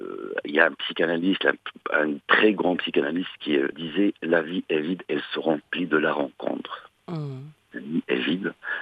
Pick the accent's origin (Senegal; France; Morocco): Morocco; Moulay Driss; Donc c'est une petite ville, je suis natif de Mouledris.